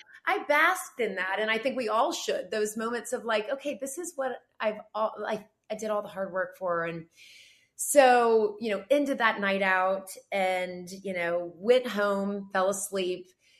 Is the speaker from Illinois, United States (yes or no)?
no; Atlanta, Georgia, United States; And I'm from Atlanta. I went to University of Georgia, went to Roswell High School.